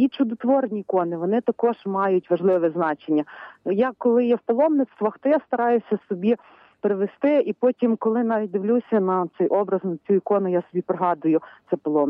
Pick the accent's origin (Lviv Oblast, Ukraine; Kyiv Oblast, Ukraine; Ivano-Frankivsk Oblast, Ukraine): Lviv Oblast, Ukraine; з Львівщини.